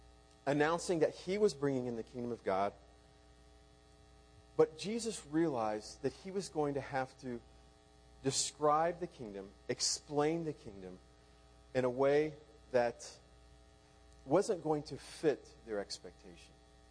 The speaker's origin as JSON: {"language": "English", "town": "Orlando", "region": "Florida", "country": "United States", "tie": "born or raised there", "said": "When I was growing up, I grew up in Orlando."}